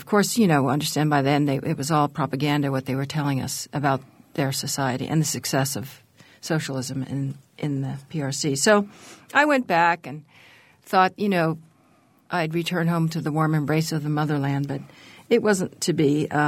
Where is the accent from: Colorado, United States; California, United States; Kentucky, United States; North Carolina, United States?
California, United States; San Francisco; I was raised in the 60s and just across Golden Gate Park from the Haight-Ashbury